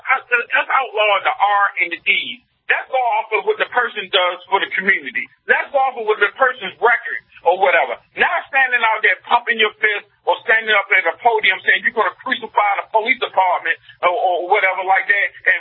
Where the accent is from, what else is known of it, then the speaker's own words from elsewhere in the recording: United States; We cannot allow, as a conservative group, as a Republican, as an American, to allow that woman to get in office.